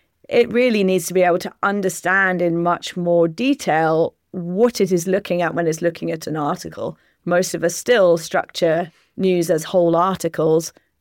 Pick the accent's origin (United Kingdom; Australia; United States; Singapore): United Kingdom; definitely to my ear as a Brit who is shamefully bad at languages.